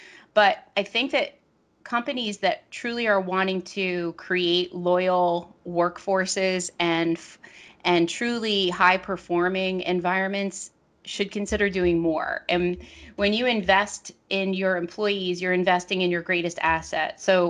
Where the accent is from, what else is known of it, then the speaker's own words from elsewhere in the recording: New Jersey, United States; So I live in New Jersey. I grew up here. It's my home state. I'm a Jersey girl.